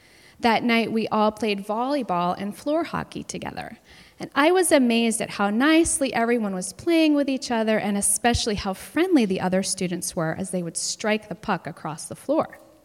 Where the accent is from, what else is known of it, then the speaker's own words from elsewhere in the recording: Acton, Massachusetts, United States; now in Groton, United States; husband, John, and I live in Groton, Massachusetts, with our three school-aged children. I was born and raised in Acton, Massachusetts, and I was born into the Catholic Church.